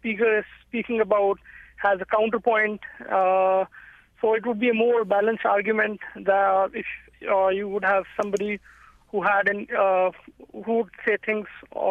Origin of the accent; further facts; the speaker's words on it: India; So I'm an Indian. I work here.